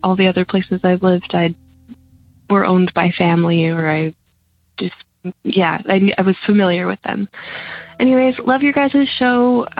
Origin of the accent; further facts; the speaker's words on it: Vancouver, British Columbia, Canada; I'm from Vancouver, Canada. I actually just moved here